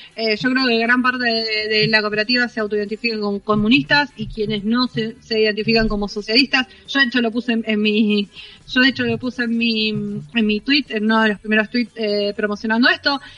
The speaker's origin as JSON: {"language": "Spanish", "town": "Rosario", "region": "Santa Fe", "country": "Argentina", "said": "Somos Duam y yo de Rosario, de Porteñolandia"}